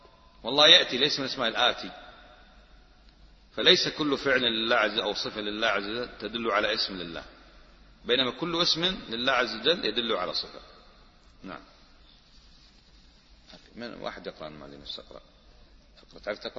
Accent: Kuwait; أنا من الكويت لست من مصر.

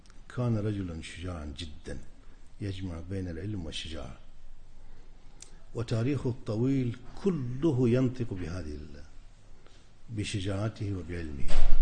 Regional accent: Nuristan, Afghanistan; جاء إلى نورستان الوسطى إلى قريتنا

